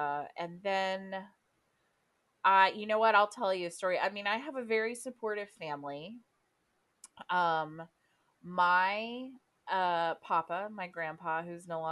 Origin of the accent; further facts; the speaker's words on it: the South, United States; I'm from the South, and he was an old redneck man